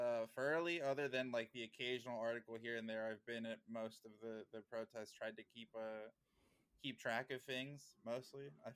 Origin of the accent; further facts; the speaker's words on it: Caguas, Puerto Rico; also born or lived in San Juan; I'm from Caguas, pretty much born and raised. Except I was born in San Juan